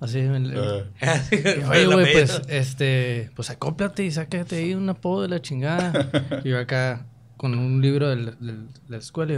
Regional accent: Mexicali, Baja California, Mexico; Ah, pues somos de California, güey, andamos acá.

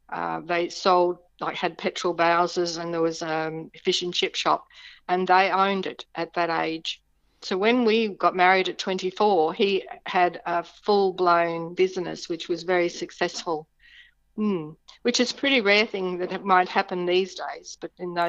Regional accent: Dalby, Queensland, Australia; born there; I was born in Dalby, in the Dalby Hospital in 1944.

